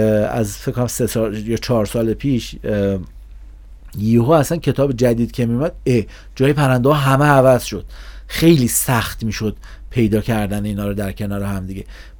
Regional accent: Iran; اگه ما ایرانی هستیم

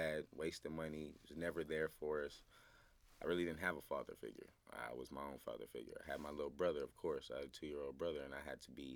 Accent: Austin, Texas, United States; Growing up in the Salvation Army in Austin, Texas, downtown, dirty, disgusting place, unsanitary. It's not very good to raise a child or to have a childhood. But we eventually moved out of that.

